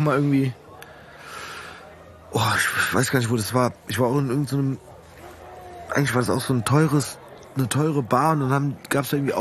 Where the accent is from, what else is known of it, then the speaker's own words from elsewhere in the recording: Frankfurt, Hesse, Germany; wir sind aus dem Gallus bis Rödelheim.